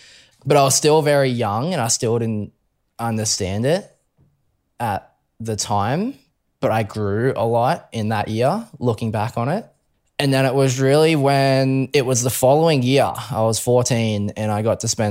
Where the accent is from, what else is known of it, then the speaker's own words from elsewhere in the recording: Brisbane, Queensland, Australia; So Brisbane boy, born and raised, always grew up in Brisbane. And I guess, for me, I was always near the water. So, I grew up on the river.